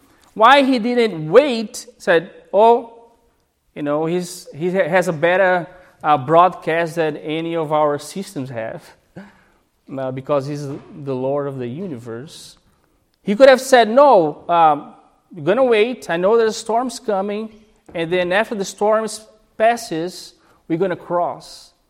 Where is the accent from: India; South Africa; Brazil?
Brazil; now in Nova Scotia, Canada; But in my home country, Brazil, 4,000 people are dying every day.